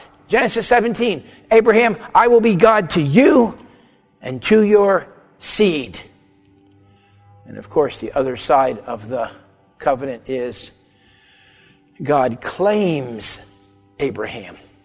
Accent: New Jersey/Pennsylvania area, United States; But I am from the New Jersey, Pennsylvania area, the East

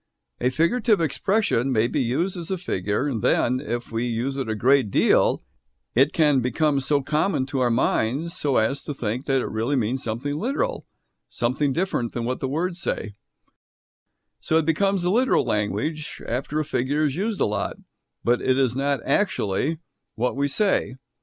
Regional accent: United States; But as an American, I could go into the post exchange and buy all the candy I wanted

